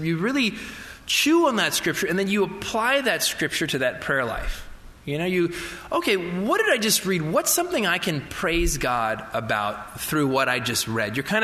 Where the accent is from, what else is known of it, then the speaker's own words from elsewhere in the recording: Florida, United States; I grew up hunting in Florida.